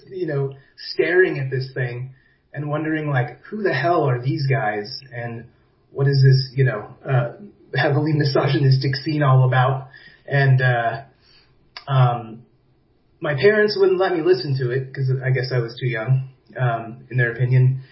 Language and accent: English; San Diego, California, United States; now in Belgrade, Serbia; I'm originally from there, but I've been living here.